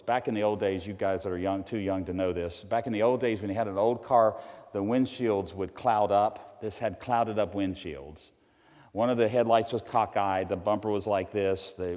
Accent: Roanoke, Virginia, United States; I grew up in Roanoke, Virginia. I'm a hillbilly from Southwest Virginia. Proud of it.

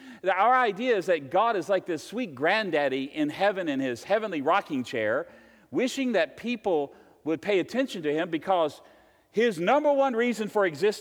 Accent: Virginia, United States

